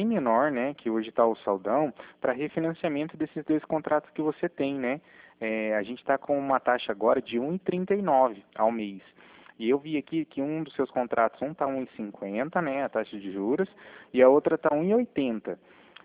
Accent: Cornélio Procópio, Paraná, Brazil; Eu sou de Cornélio Procópio do Paraná.

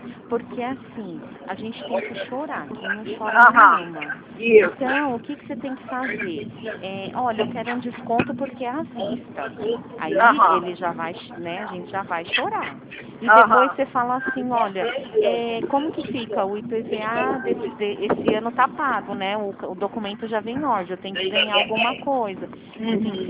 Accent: São Paulo, Brazil; Eu sou de São Paulo.

